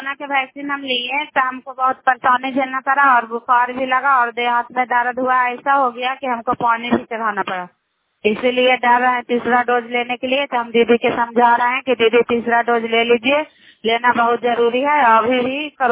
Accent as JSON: {"language": "Hindi", "region": "Bihar", "country": "India", "said": "नालंदा जिला कराय ब्लॉक के निवासी हूँ।"}